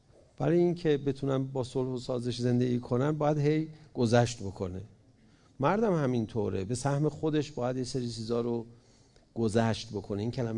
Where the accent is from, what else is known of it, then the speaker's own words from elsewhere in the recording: Tehran, Tehran Province, Iran; دارالشهدای تهران، محله ابوذر. خب توی همچی فرهنگی بزرگ شدم